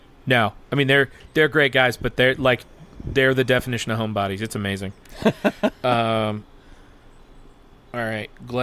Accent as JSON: {"language": "English", "region": "Michigan", "country": "United States", "said": "We're going to Chicago, Madison, Milwaukee, and then we're from Michigan."}